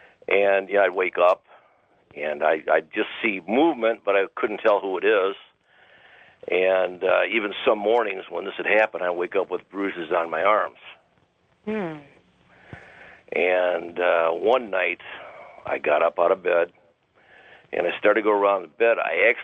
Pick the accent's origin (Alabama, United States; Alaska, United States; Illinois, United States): Illinois, United States; Aurora; Yeah. I'm from Aurora, Illinois.